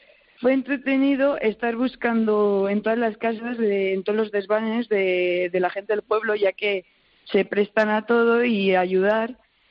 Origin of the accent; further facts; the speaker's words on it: Valdespina, Castile and León, Spain; A ver, a mí me encanta vivir en mi pueblo y claro que me gustaría quedarme, pero para estudiar, pues sí, tendré que ir donde me corresponda, pero siempre con ganas de volver a Palencia y a Valdespina.